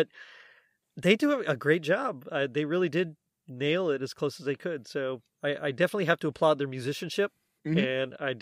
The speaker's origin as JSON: {"language": "English", "country": "Ireland", "said": "I mean, I'm Irish, so I can kind of joke about it."}